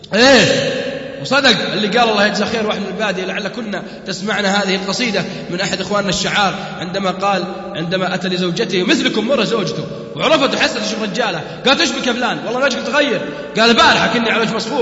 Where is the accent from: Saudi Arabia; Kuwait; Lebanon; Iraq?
Saudi Arabia; عندنا في السعوديه يمكن ما في دور سينما